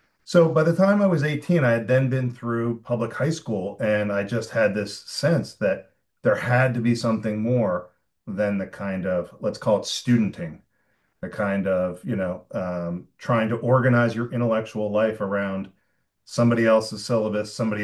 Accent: Newark, Delaware, United States; I grew up in Newark, Delaware, little university town, not too far from Philly.

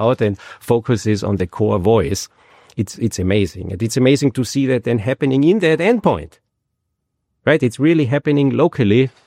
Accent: Austria; English is a second language; I mean, I grew up in Austria. Yeah? My way of using the English language is different than your way of using the English language.

